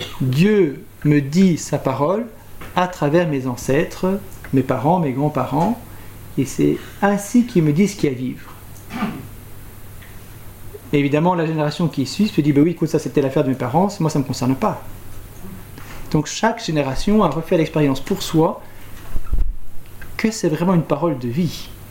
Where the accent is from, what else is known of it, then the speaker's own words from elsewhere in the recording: Belgium; peut-être qu'on a du mal à le comprendre en tant que Belge